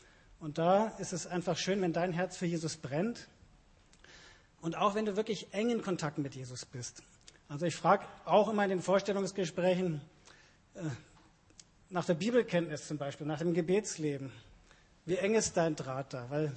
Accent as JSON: {"language": "German", "country": "Germany", "said": "Wir planen hier als Deutsche gern, wir wollen gern wissen, wie ist das da und wo wohne ich"}